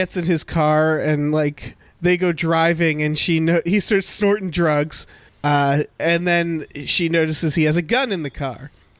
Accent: New England, United States; I know, I grew up in New England, so we had the lobster stuff. We had Cape Cod.

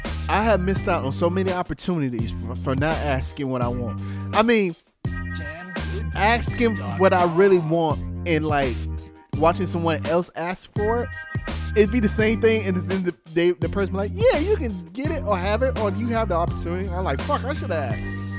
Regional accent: the South, United States; Now, I'm from the South, so I done had a pig foot in my mouth and a hog mog and chitlins.

